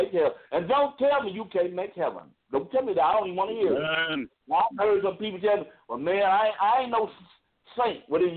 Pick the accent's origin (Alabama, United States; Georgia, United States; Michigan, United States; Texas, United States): Michigan, United States; Detroit; We were having a prayer at the church in my hometown in Detroit.